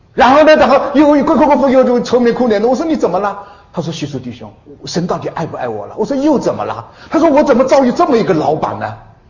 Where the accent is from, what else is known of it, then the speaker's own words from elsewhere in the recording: China; now in United States; 今天我从大陆来到美国就是这样